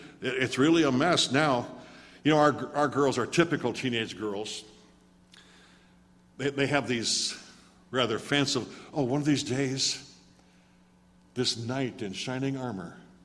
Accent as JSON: {"language": "English", "region": "South Dakota", "country": "United States", "tie": "born or raised there", "said": "You know, I was raised in South Dakota with wide open spaces."}